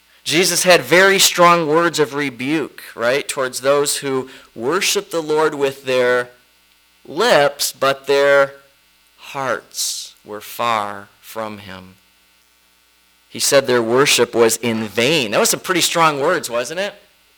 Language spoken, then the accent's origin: English; Toledo, Ohio, United States; the church we grew up in back in Toledo.